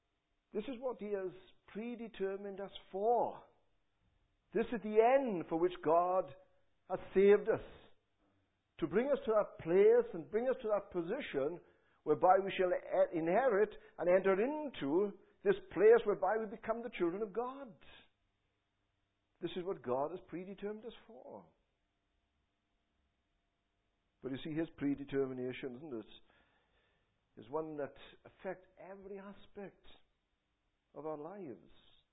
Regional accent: Clydach, Wales, United Kingdom; also born or lived in Merthyr Tydfil; I was never born in Clydach anyway. I was born in Merthyr and came to Clydach.

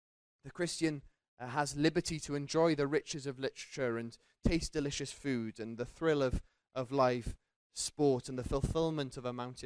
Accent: London, United Kingdom; We had a neighbor when we were growing up in London who was zealous for his car.

